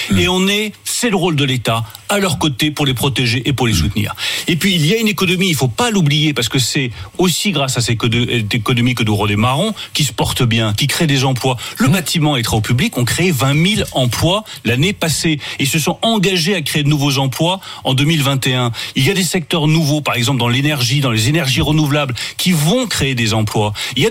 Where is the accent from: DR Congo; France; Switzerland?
France; Je suis fier de la France, je suis fier de mon pays